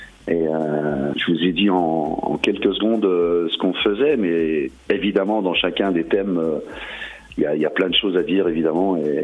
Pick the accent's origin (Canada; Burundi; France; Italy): France; Auvergne-Rhône-Alpes; chez nous en Savoie